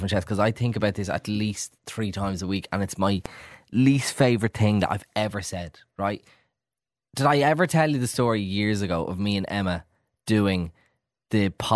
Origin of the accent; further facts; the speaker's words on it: Drogheda, Leinster, Ireland; I'll get rid of all the people like who I grew up with in Drogheda, who I like never see anymore